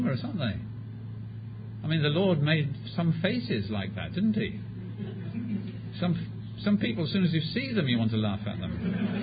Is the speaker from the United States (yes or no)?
no; United Kingdom; Well, I have a problem with being British, I'd have to say lady.